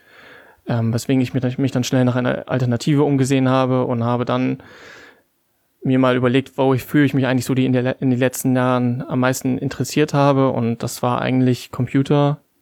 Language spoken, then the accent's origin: German; Bremerhaven, Bremen, Germany; wieder zurück in meine Heimat zu gehen und an der Hochschule Bremerhaven mein Informatikstudium fortzusetzen.